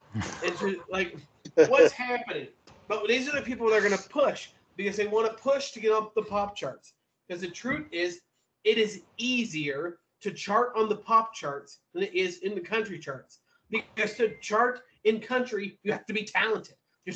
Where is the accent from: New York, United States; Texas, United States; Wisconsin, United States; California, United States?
Texas, United States; Houston; Let's throw a little Texas into it because you know I'm from Houston.